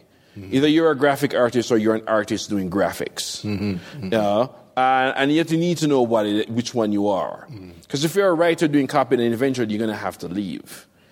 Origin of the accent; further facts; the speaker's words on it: Jamaica; Growing up in Jamaica and writing, I didn't have a lot of mentors.